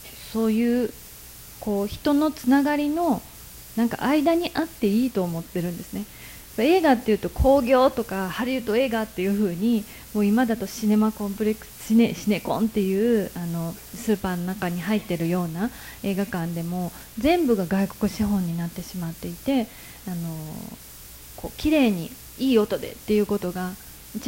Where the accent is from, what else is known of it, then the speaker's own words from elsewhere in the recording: Nara, Japan; 私は奈良で生まれて育って